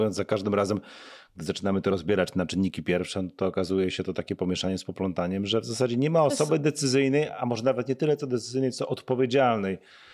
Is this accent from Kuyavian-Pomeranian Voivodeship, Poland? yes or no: yes; Wrocławki, Kuyavian-Pomeranian Voivodeship, Poland; Chciałem pojechać do rodzinnego Wrocławka, tylko pociąg mi się spóźnił o 130 minut